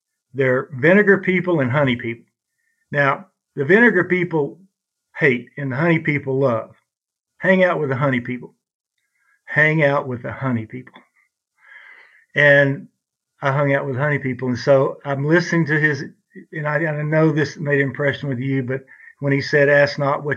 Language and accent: English; Brownwood, Texas, United States; And my mom and dad, we grew up in Brownwood, Texas, and my mom and dad were lifelong moderate Democrats.